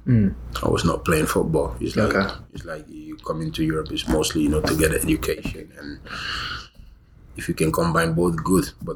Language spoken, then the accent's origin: English; Gambia; born there; Yeah, you know, like you said, I was born in the Gambia.